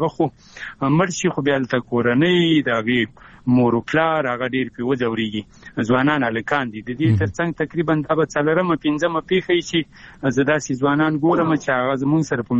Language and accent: Pashto; Afghanistan; بیا هم یادونه کومه د یو ورور په حیث، د یو افغان په حیث، د لر وبر پښتون په حیث